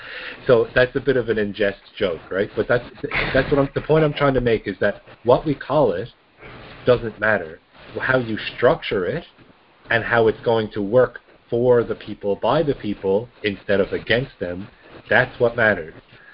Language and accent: English; Newfoundland and Labrador, Canada; I'm from Newfoundland, but I'm here representing the Alberta team, which would be a western province.